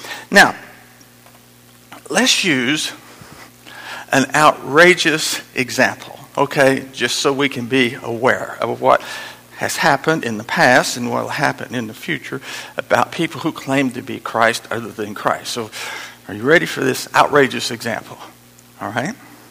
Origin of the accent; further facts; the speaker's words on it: New Mexico, United States; born there; I was born in New Mexico, and my grandfather is a half-breed Indian.